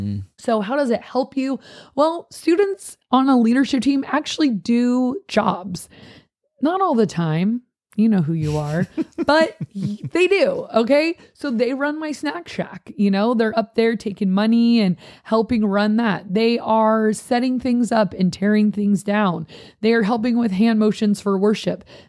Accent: Miami, Florida, United States; born there; now in San Diego, United States; I mean, I was born in Miami and I live in San Diego.

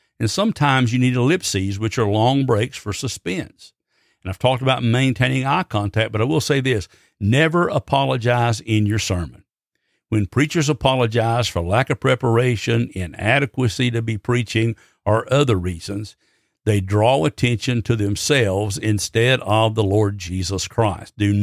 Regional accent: Alabama, United States; now in North Carolina, United States; I'm from Alabama, and I live here in the mountains of North Carolina, and I hear a lot of preachers who talk just like this.

